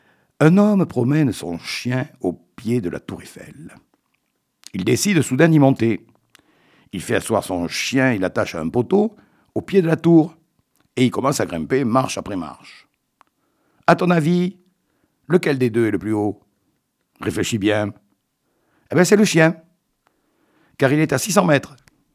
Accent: Ribérac, Nouvelle-Aquitaine, France; je suis originaire de Ribérac.

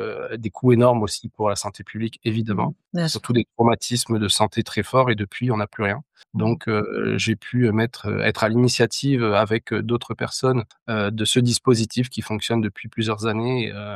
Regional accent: New Caledonia; born there; also born or lived in France; je suis en Nouvelle-Calédonie, je suis né en Nouvelle-Calédonie, j'ai fait mes études en France, et puis j'ai pas mal travaillé à l'étranger

